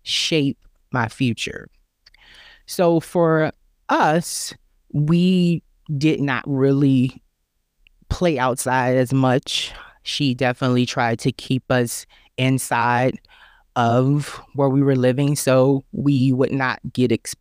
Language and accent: English; New Orleans, Louisiana, United States; So we were raised in the New Orleans housing development. It's called the B.W. Cooper or the Calio Project.